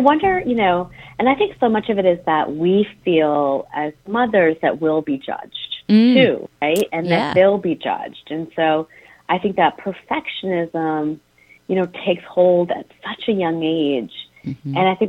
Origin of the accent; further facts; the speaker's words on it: Chicago, Illinois, United States; I grew up in Chicago, so I'm very familiar with lots of snow.